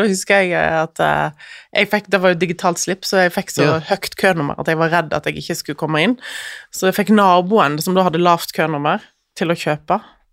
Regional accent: Voss, Vestland, Norway; Jeg kommer fra Voss.

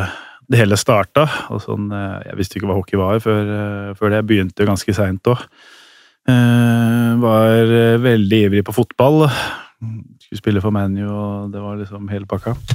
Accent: Bærum, Akershus, Norway; born there; also born or lived in Asker / Hamar / Brumunddal; jeg er født i Bærum. Vi tar korte versjonen da. Født i Bærum, og så bodde vi litt i Asker der, og så har vi flyttet. Mamma kommer fra Ådalsbruk, Løtene.

